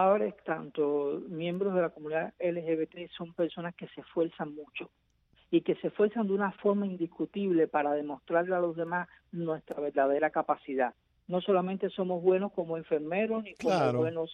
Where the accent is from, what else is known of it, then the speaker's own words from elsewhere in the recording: Cuba; moved away; hasta la época que nosotros salimos de Cuba, en el año 2013, yo no tengo conocimiento de ninguna familia.